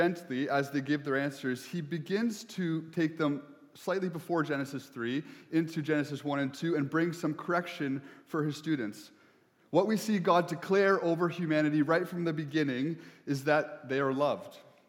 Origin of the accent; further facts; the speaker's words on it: Toronto, Ontario, Canada; I am originally from Ontario, Toronto, so don't hold that against me